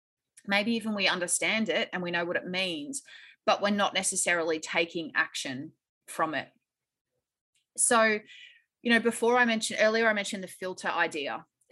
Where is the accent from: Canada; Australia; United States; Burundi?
Australia; I'm Australian, obviously, you can tell by my accent.